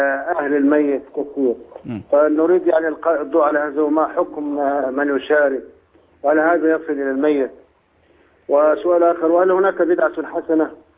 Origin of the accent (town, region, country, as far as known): Upper Egypt, Egypt